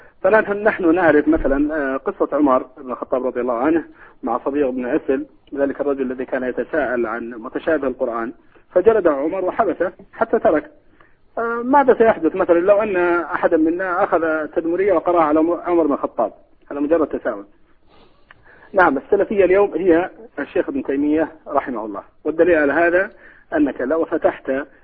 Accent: Saudi Arabia; مشكلة عندنا في السعودية الآن اسمها مشكلة الإرهاب

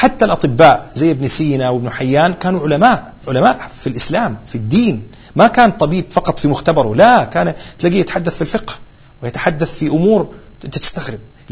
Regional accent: Saudi Arabia; روح هنا عندنا في السعودية

